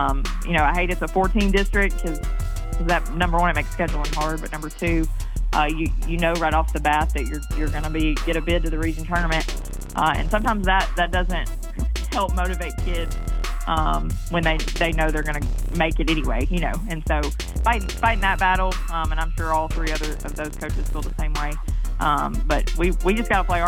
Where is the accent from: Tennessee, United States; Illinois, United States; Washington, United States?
Tennessee, United States; Watertown; no, we're from Tennessee, about, you know, 10 minutes east of Lebanon.